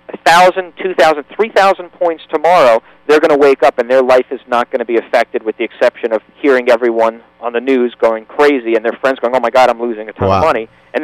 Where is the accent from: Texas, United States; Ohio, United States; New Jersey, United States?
New Jersey, United States; now in Boca Raton, United States; So, but yes, born and raised in Jersey. Moved down to Florida in 1995, and been here ever since.